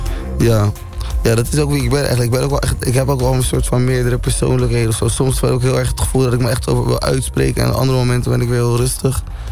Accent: Rotterdam, South Holland, Netherlands; ik kom ook uit Rotterdam en omstreken.

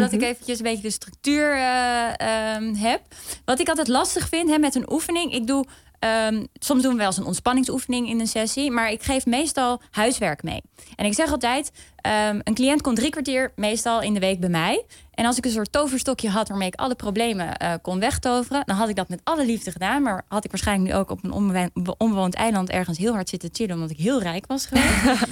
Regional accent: Zwolle, Overijssel, Netherlands; Ik kom ook uit Zwolle.

